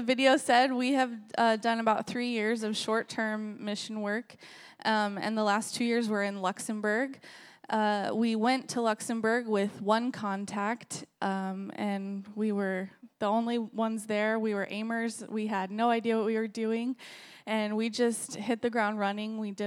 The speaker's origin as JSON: {"language": "English", "region": "Texas", "country": "United States", "said": "I compare it to Texas because we're from Texas"}